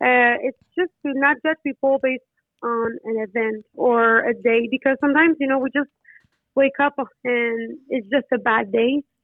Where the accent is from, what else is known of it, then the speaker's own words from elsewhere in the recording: Quebec, Canada; English is a second language; I'm from Quebec, so it's important to speak both languages.